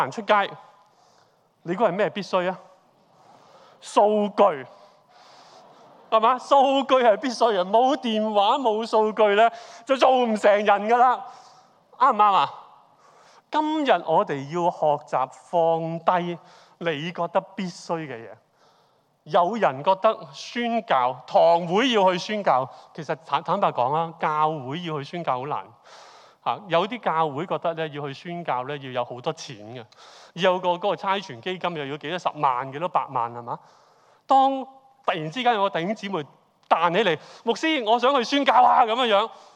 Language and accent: Cantonese; Hong Kong; 我們香港人最厲害投資，你知不知道？